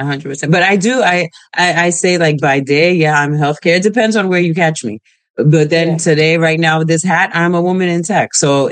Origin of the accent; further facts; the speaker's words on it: United States; born there; I'm first generation Haitian. Okay. So I was born in America. So I speak Creole, but I speak English.